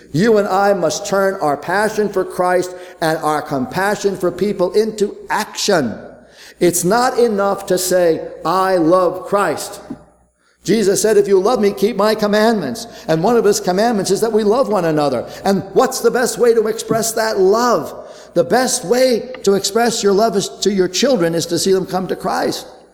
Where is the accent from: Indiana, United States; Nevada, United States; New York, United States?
New York, United States; Now, growing up in New York and growing up among New York business people who I experienced my life with for 35 years